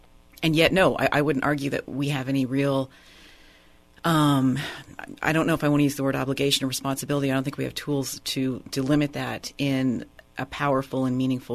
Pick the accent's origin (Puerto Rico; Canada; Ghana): Canada; I am Canadian